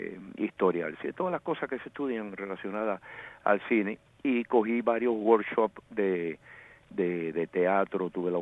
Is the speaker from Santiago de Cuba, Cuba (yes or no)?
yes; Santiago de Cuba, Cuba; yo soy santiaguero. Nací en el barrio de Los Hoyos.